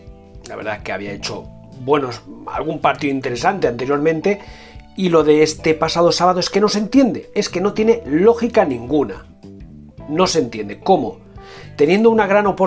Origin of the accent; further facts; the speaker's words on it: Ibiza, Balearic Islands, Spain; como mallorquín y en este caso mallorquinista, como soy balearico y soy de Ibiza